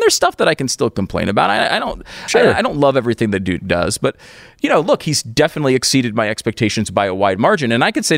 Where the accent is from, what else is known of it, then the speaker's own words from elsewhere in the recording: Connecticut, United States; also born or lived in New York; I was born in New York. Mm-hmm. I grew up in Connecticut.